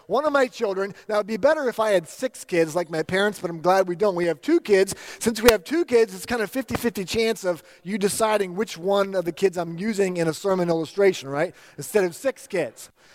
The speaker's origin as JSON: {"language": "English", "region": "California", "country": "United States", "said": "wait a minute, we're from the East Bay."}